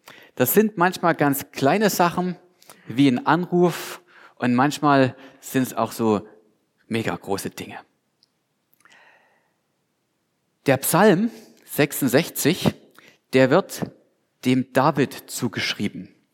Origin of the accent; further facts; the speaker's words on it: Rodewisch, Saxony, Germany; weil Familie Galle ist, ja, vor ein paar Monaten nach Rodewisch gezogen, wo ich herkomme.